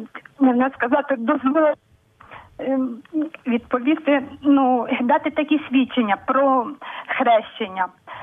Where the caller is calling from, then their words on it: Khmilnyk, Vinnytsia Oblast, Ukraine; Я з Хмельника. Я народилася в 62-му році. Ну, 62-й рік, грудень місяць, 24 грудня.